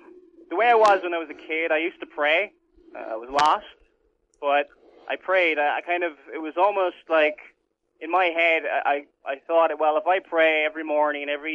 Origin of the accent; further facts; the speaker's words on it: Munster, Ireland; Originally, I was born in Cork City. Well, that's the hospital I was born in. I grew up in the country, really. And I grew up in a Roman Catholic family, somewhat religious.